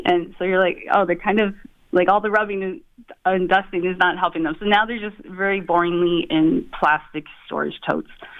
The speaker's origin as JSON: {"language": "English", "town": "Oshawa", "region": "Ontario", "country": "Canada", "tie": "born or raised there", "said": "I grew up in Oshawa."}